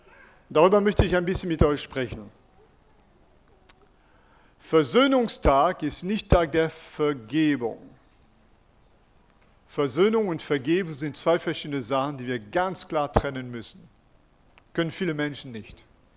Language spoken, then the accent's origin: German; France; German is a second language; das ist Französisch und ich bin auch Franzose.